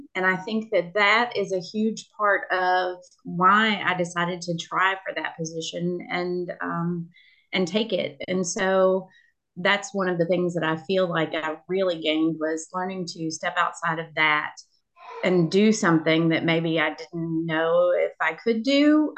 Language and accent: English; Tennessee, United States; from Tennessee.